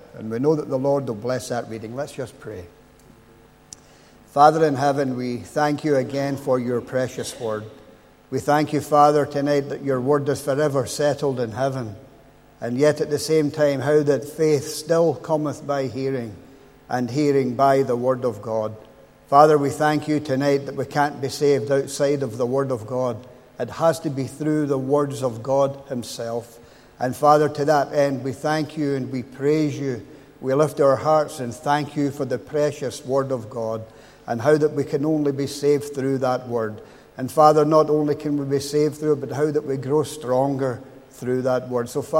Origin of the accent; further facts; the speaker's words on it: Glasgow, Scotland, United Kingdom; moved away as an adult; now in Northern Ireland, United Kingdom; You can tell by now that I'm not from Northern Ireland. I grew up just outside Glasgow, and I've lived in Northern Ireland now for about 38 years. I came over here with the army